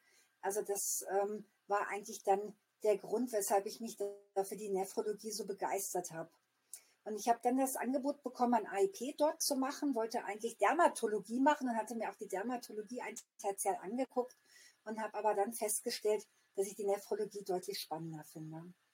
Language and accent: German; Göttingen, Lower Saxony, Germany; Ja, also ich bin von Haus aus Göttingerin, das heißt, ich bin in Göttingen aufgewachsen